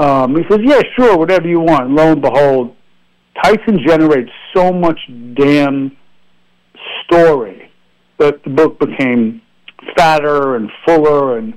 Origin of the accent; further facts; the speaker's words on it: New York City, New York, United States; now in Santa Monica, United States; I grew up in New York City, where I am now.